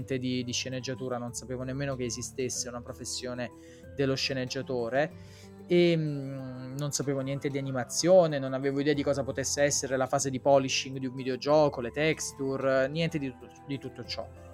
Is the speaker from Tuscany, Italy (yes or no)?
no; Salerno, Campania, Italy; born there; Io sono nato a Salerno, quindi insomma Firenze non era dietro l'angolo.